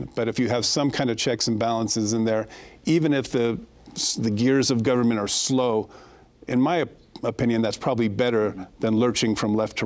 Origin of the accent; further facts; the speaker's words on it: California, United States; Yes, as a Californian, I'm a true hockey.